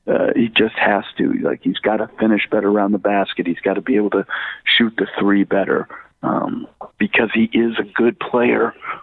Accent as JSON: {"language": "English", "region": "West Coast", "country": "United States", "tie": "born or raised there", "said": "I was born and raised on the West Coast, so the only basketball you got, college basketball, when I was growing up was UCLA."}